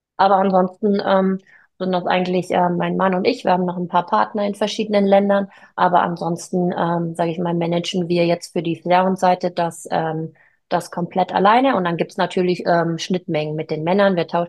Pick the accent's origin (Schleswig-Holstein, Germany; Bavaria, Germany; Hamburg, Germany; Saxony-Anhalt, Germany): Bavaria, Germany; Nördlingen; Ich bin in Nördlingen aufgewachsen. Das ist eine kleine Kleinstadt in Bayern, aber eine sehr, sehr basketballverliebte Kleinstadt.